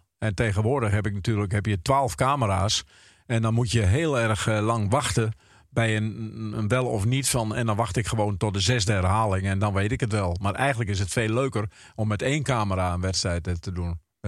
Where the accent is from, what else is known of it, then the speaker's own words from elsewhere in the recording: Netherlands; Wij zijn Nederlanders, we moeten toch zelf iets bedenken.